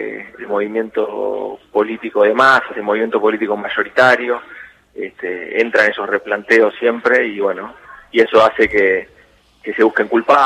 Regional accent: San Isidro, Buenos Aires Province, Argentina; yo soy del distrito de San Isidro, que al lado del distrito de San Martín. San Isidro es un distrito bastante antiperonista y San Martín bastante peronista

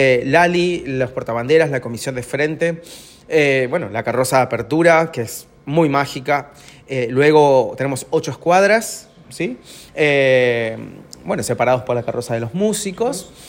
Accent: Buenos Aires Province, Argentina; Yo soy de provincia de Buenos Aires.

